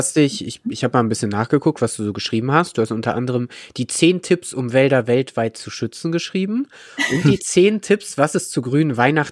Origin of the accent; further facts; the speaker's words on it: North Rhine-Westphalia, Germany; now in Hamburg, Germany; ich komme ja ursprünglich aus NRW